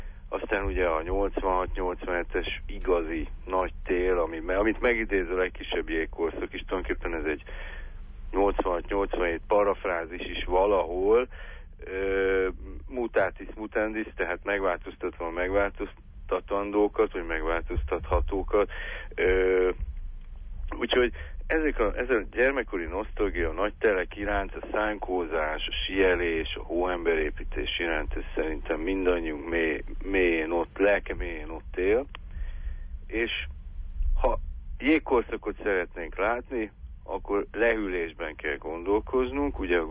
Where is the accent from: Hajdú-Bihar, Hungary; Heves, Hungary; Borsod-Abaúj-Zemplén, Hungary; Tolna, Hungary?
Hajdú-Bihar, Hungary; Debrecen; mert az én gyerekkoromban, Debrecenben nőttem föl, Debrecenben köztudottan hidegek a telek, hidegebbek, mint Budapesten